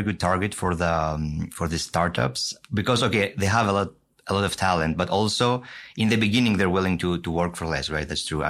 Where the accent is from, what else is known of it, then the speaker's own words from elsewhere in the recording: Greece; also born or lived in London / France; now in Hong Kong; I'm from Greece originally. I lived for a few years in London, then for a bit in France, and now I came to the other side of the world in Hong Kong